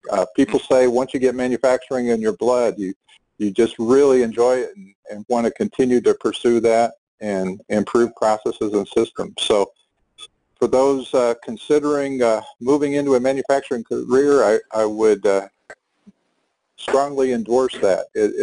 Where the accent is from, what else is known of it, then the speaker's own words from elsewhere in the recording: Indiana, United States; I grew up in the Rust Belt in Northwest Indiana near a lot of the steel mills, and there at the time were a lot of manufacturing positions around